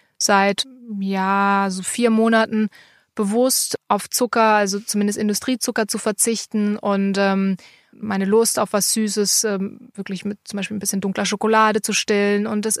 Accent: Baden-Württemberg, Germany

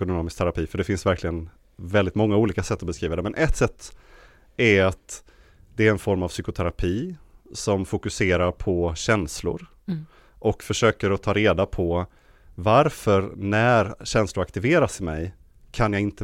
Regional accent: Helsingborg, Skåne, Sweden; also born or lived in Stockholm; now in Malmö, Sweden; jag kommer ursprungligen från Helsingborg men bor då nu i Malmö och jag har bott i Stockholm tidigare i många år.

